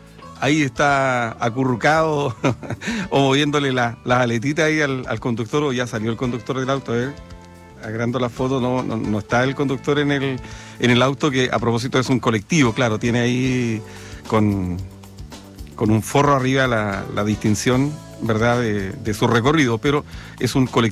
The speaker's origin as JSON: {"language": "Spanish", "town": "Valdivia", "region": "Los Ríos", "country": "Chile", "lives_now": "Los Ángeles, Chile", "said": "Soy de Valdivia, pero vivo en Los Ángeles."}